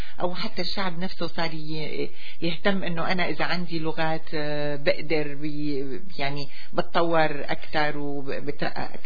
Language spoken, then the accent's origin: Arabic; Syria; moved away; انا تركي سوريا من زمان كثير